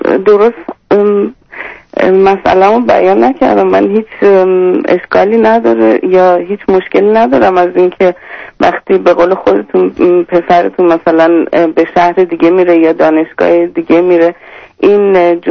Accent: Iran; born there; من ایرانی هستم، تو ایران به دنیا آمدم،

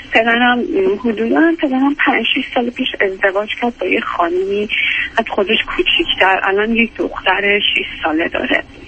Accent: Iran; moved away; من به عنوان یه دختر تو ایران هم نقش مادر باید بازی میکردم، هم باید مدرسه میرفتم

